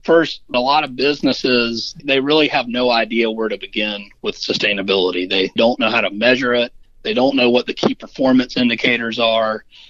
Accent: Savannah, Georgia, United States; Well, I'm from Savannah, Georgia, originally, and after college, I worked at a guest ranch in Wyoming

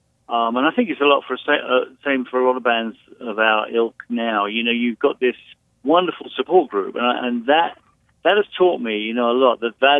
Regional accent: United Kingdom; now in United States; I'm British, but I live in the States. I live on the East Coast.

